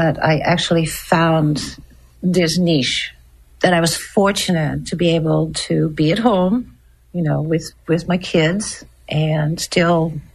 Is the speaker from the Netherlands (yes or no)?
yes; Netherlands; now in Morrisonville, United States; I'm from Holland originally, and I've been a sign maker at Morrisonville, New York for 35 years.